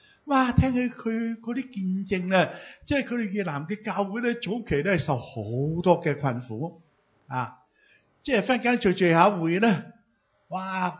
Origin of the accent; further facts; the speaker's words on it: Hong Kong; 而家我哋香港人咧要从北京嗰度排队嘅。不是香港排队的咁样啊。